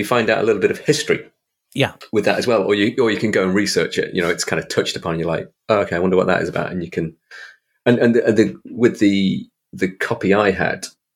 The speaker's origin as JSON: {"language": "English", "region": "England", "country": "United Kingdom", "said": "So, you know, like I'm English, you're American"}